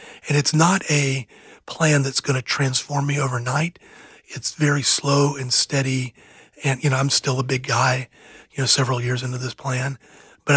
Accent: Georgia, United States; Yeah, I grew up in a Deep South family.

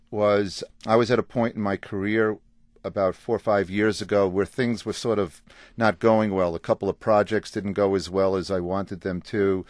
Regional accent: New York, United States; being from Long Island and my dad having his business all the time growing up in Manhattan, I was basically running through my life.

